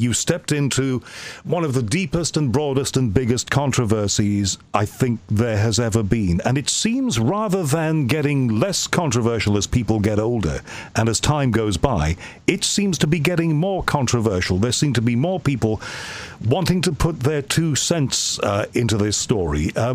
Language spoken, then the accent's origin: English; United Kingdom; I, of course, I'm British